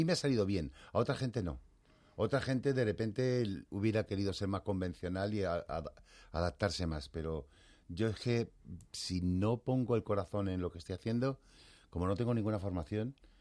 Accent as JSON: {"language": "Spanish", "town": "Cádiz", "region": "Andalusia", "country": "Spain", "accent": "Andalusian", "moved": "yes", "said": "ahora ser de Cádiz y tener acento andaluz no es un hándicap para trabajar en televisión. Cuando yo vine de Cádiz era un problema."}